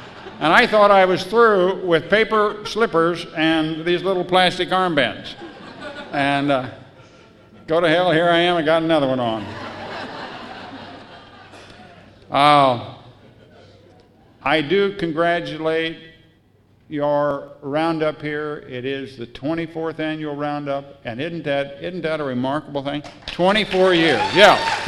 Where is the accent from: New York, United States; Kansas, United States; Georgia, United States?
Kansas, United States; Manhattan; Now, I'm from Manhattan, Kansas. Yeah, way to go, North Dakota. I live in a little town of 150.